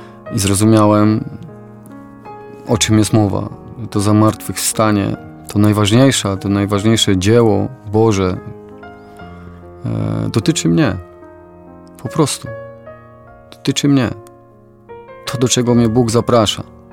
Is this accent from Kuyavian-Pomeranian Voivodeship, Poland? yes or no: no; Wołczyn, Opole Voivodeship, Poland; U nas w Wołczynie